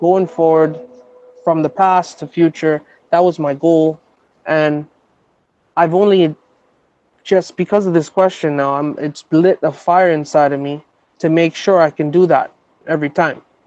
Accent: Toronto, Ontario, Canada; I'm from Toronto

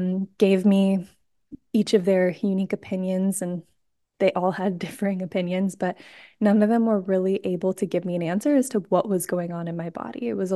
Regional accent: Washington, United States; also born or lived in California; I had lived in California a long time, and I'm from Washington originally.

